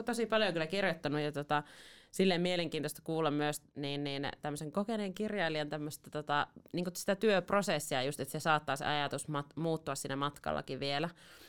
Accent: Oulu, North Ostrobothnia, Finland; now in Helsinki, Finland; kun mä tulin tänne Helsinkiin Oulusta muutin

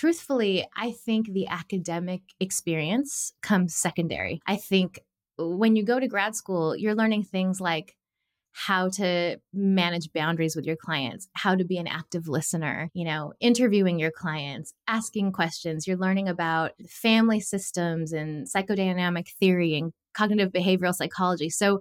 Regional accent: California, United States; growing up in the culture I did as a Filipina American in Southern California

